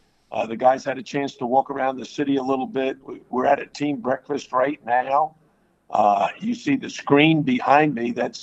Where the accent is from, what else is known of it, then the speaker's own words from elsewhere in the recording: Bronx, New York, United States; Well, I grew up in the Bronx.